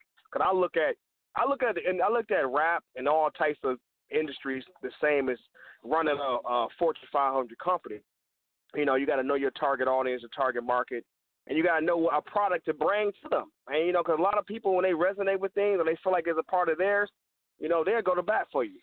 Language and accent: English; Detroit, Michigan, United States; I'm out here in Cali. I'm from Detroit originally.